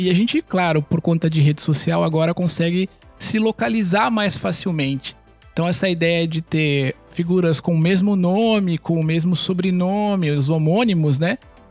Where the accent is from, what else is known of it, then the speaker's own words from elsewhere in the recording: Campinas, São Paulo, Brazil; eu sou de Campinas, interior de São Paulo, mas a gente, enfim, mora aqui no estado de São Paulo